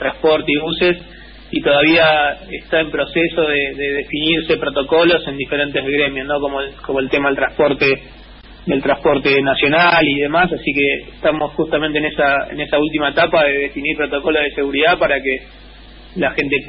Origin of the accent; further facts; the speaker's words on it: Argentina; Yo soy argentino, sí.